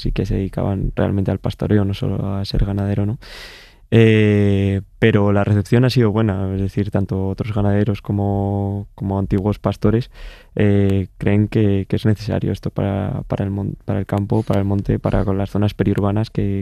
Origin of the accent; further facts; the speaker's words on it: Cerceda, Community of Madrid, Spain; mi padre estuvo en el equipo de gobierno de mi pueblo, que desarrollaron un proyecto de rebaño municipal en el pueblo, en Cerceda, Gualemata, Alpino.